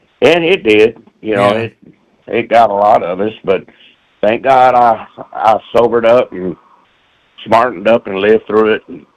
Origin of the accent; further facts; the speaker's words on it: Beaumont, Texas, United States; because we're both from Beaumont, Texas.